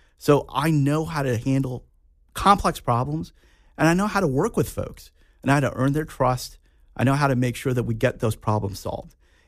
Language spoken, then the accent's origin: English; Manhattan, Kansas, United States; also born or lived in India; Kansas, I mean, I came here to Manhattan, Kansas, actually, when I was about 5 years old. You know, I grew up in Manhattan.